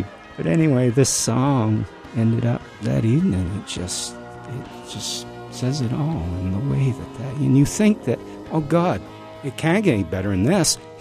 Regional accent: Deer Isle, Maine, United States; now in Nobleboro, United States; I live in Nobleboro, although I grew up on Deer Isle, so I still call that home.

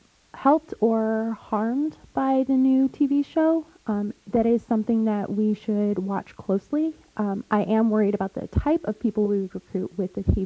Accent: Fairbanks, Alaska, United States; I was born and raised here in Fairbanks. I'm an Inupiat mother to three amazing children

